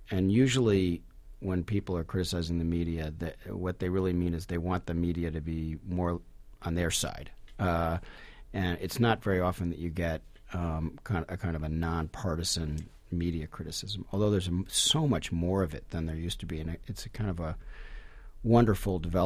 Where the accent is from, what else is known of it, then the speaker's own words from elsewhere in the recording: Chicago, Illinois, United States; They came up kind of with Adlai Stevenson in Illinois, where I was born and raised in Chicago.